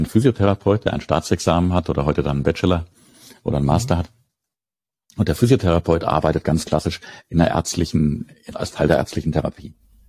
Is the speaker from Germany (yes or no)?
yes; Southern Germany, Germany; Man Mitte der 60er Jahre geboren, auch schon ein paar Jahre alt. Auf dem Land aufgewachsen in Süddeutschland, im weitesten Rahmen, in ganz Süddeutschland. Im kleinen Haushalt, in einem Handwerkermeisterhaushalt.